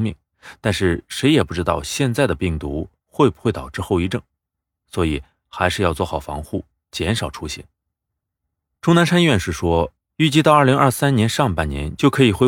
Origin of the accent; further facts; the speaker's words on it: China; 在我们中国人的传统思想里，年在所有的节日里是最重要的节日。